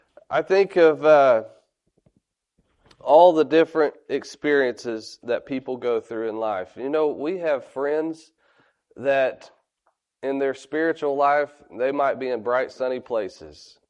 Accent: Oklahoma, United States; And growing up in Oklahoma, we had a lot of different weather that happened there.

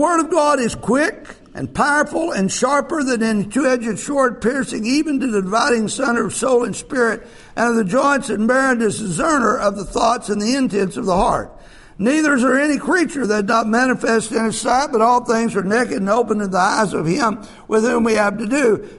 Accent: Oklahoma, United States; I said, I'm from Oklahoma.

